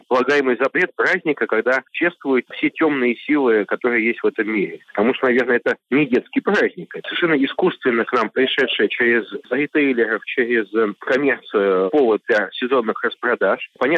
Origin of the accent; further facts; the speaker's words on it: Saint Petersburg, Russia; я из Петербурга, поэтому, ну, пускай идет